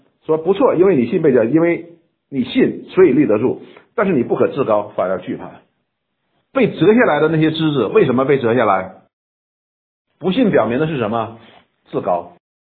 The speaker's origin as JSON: {"language": "Chinese", "country": "China", "said": "我们中国人讲叫饮水思源，就是这个道理。"}